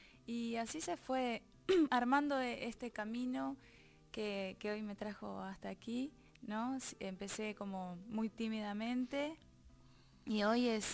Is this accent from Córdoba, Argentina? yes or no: no; Avellaneda, Buenos Aires Province, Argentina; born there; En Avellaneda, pero mis padres son de Entre Ríos, de Chajarí, así que tengo mis raíces entrerrianas.